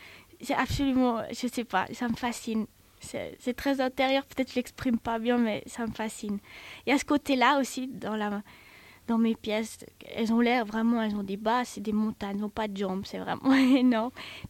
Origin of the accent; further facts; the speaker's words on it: Southern Italy, Italy; Je suis originaire du sud de l'Italie